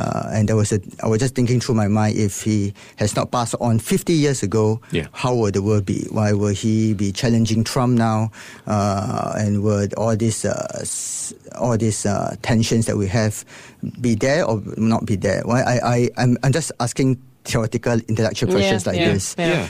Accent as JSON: {"language": "English", "country": "Singapore", "said": "I'm always proud to wear the Singapore flag, right, everywhere I go."}